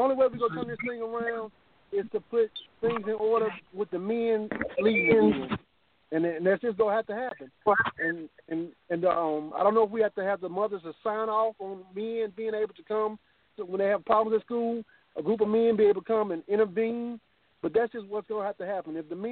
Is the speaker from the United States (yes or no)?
yes; Decatur, Alabama, United States; I'm from Decatur, Alabama.